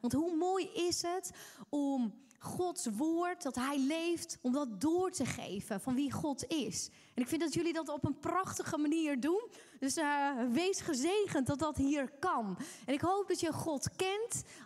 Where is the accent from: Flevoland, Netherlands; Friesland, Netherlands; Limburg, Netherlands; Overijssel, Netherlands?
Friesland, Netherlands; Drachten; ik kom uit Drachten. Ik ben getrouwd met Leon.